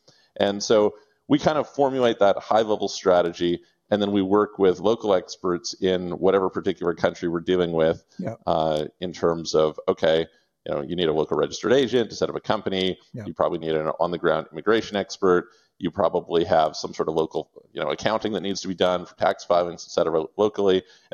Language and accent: English; Canada; I'm from Canada.